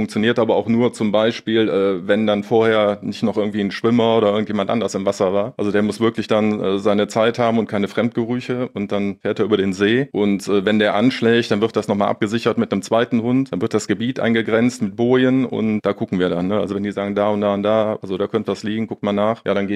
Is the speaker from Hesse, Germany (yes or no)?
no; North Rhine-Westphalia, Germany; Du weißt, wir sind aus Nordrhein-Westfalen.